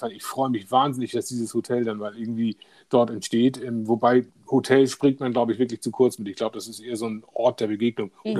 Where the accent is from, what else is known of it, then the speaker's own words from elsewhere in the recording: Hamburg, Germany; also born or lived in Stade; Ich habe mein Leben tatsächlich in und um Hamburg verbracht. Insofern habe ich immer nahe meiner Heimat auch gewohnt. Ich bin auch im Norddeutschen geboren. Ich komme also ursprünglich aus Stade, bin aber in den jüngsten Jahren von meinen Eltern nach Hamburg verschleppt worden.